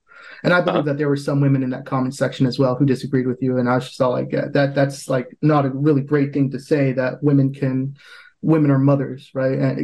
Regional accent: United States; Because as an American, we're all very entitled to our opinions

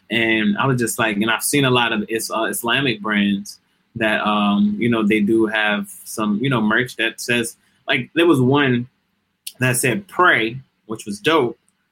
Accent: Newark, New Jersey, United States; It's like, I'm from Newark, so it's like, you know, Brick City.

